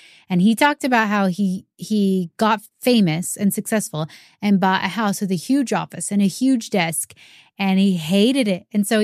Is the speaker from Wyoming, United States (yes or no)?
no; Auburn, Washington, United States; Okay, so I grew up in Auburn, Washington, which is just right by Tacoma.